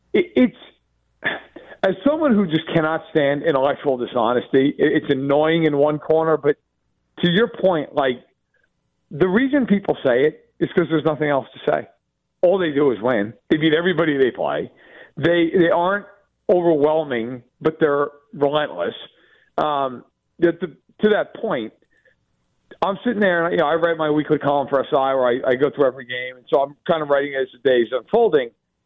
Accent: New York, United States; as a kid, even though I grew up in New York, I grew up a diehard Chiefs fan

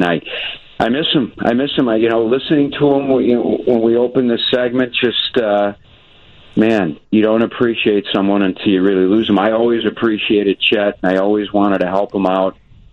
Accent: Chicago, Illinois, United States; that was being the lead sports anchor of a TV station in my hometown of Chicago.

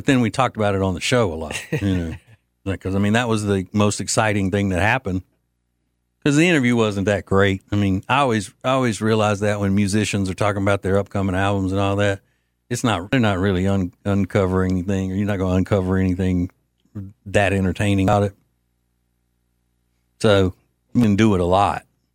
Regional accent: Louisiana, United States; We're from Louisiana.

